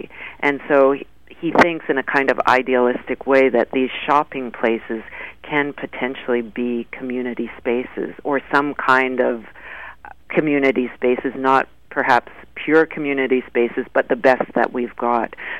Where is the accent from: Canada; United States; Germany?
Canada; Toronto, Ontario; now in Montreal, Canada; growing up in the suburbs, I grew up just outside of Toronto in the suburbs, I spent every weekend of my youth in a shopping mall.